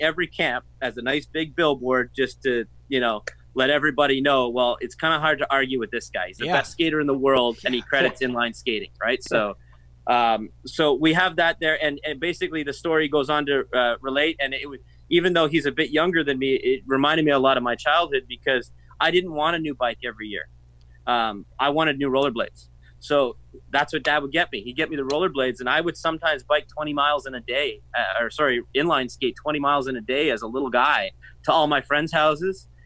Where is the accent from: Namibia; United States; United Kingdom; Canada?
Canada; And, you know, being a Canadian, a lot of people go, really?